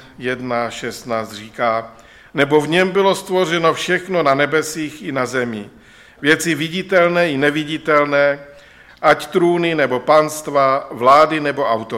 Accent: Michálkovice, Moravian-Silesian Region, Czechia; Jako dítě jsme bydleli v Michálkovicích v rodinném domku a měli jsme výhodu, že hned za zahradou byl les.

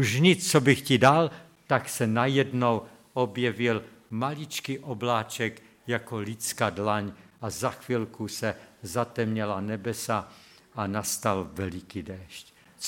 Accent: Silesia, Czechia; víte, my jsme tam ze Slezska jutřenka.

